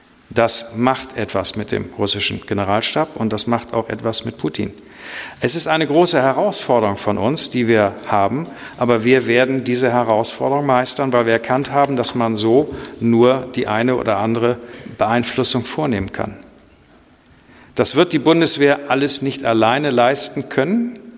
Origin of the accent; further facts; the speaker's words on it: Northern Germany, Germany; Ich bin Norddeutscher.